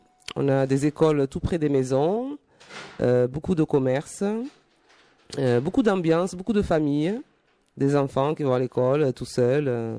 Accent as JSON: {"language": "French", "country": "Cape Verde", "said": "Moi, je suis du Cap-Vert, les îles du Cap-Vert."}